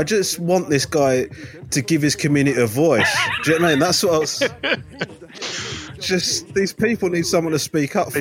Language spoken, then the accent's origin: English; United Kingdom; You know what I mean, and like being British and wanting to be part of that leads you to sort of really overcommit.